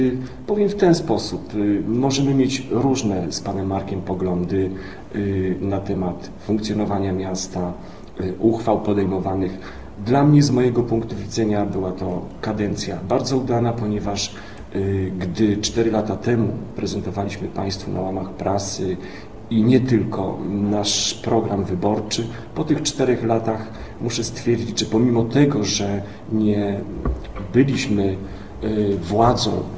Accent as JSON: {"language": "Polish", "town": "Tarnów", "region": "Lesser Poland", "country": "Poland", "tie": "born or raised there", "said": "jestem tarnowianinem od urodzenia, mam 44 lata"}